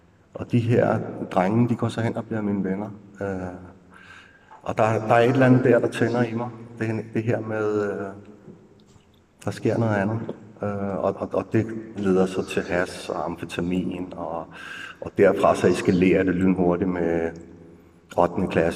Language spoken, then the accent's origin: Danish; Herlev, Capital Region of Denmark, Denmark; Jeg er vokset op i Østerbro, Herlev, en velfungerende familie.